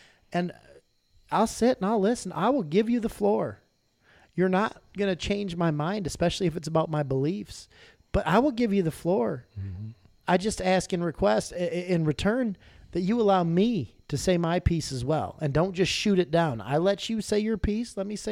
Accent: Michigan, United States; Think about, I'm a Michigan fan. We're from Michigan originally.

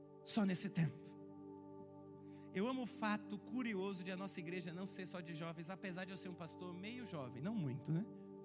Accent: Belém, Pará, Brazil; born there; Eu nasci em Belém do Pará, para quem não sabe.

